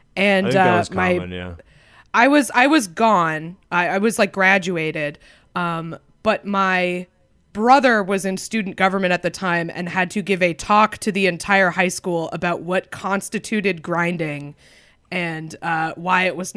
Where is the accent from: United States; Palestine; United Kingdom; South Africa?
United States; Concord, New Hampshire; So like an hour north of Boston.